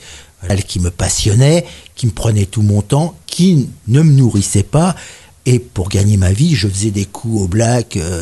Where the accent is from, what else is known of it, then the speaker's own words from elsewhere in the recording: Paris, Île-de-France, France; Je suis natif de Paris, mon père aussi. Mon grand-père y est arrivé tôt. Voilà, je suis une sorte de Parisien. Je suis né dans le 18e arrondissement et depuis 40 ans, je vis dans le 20e arrondissement.